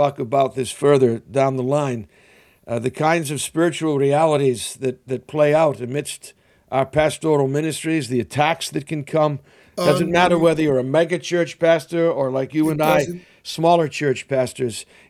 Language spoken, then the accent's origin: English; Boston, Massachusetts, United States; A Bostonian. You're talking to one. I'm from Boston.